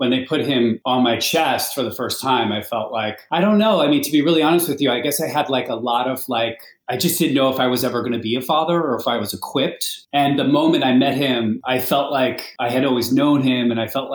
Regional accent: Plainfield, New Jersey, United States; But I grew up in New Jersey, in Plainfield, New Jersey, exit 131 on the Parkway and 10A on the Turnpike.

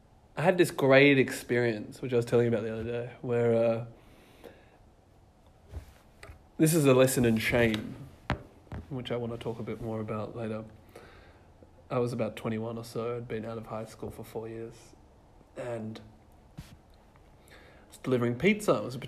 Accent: Perth, Western Australia, Australia; I'm 27. I'm from Perth in West Australia.

